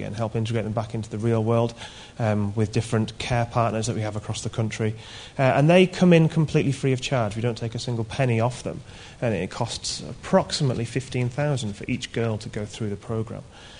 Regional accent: Yorkshire and the Humber, United Kingdom; I'm from Yorkshire.

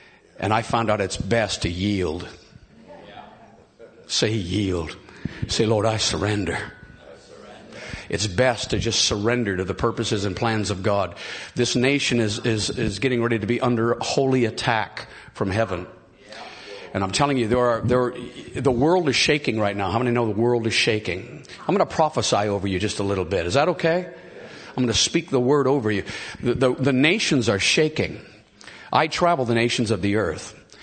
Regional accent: United States; And just being an American, that means a lot.

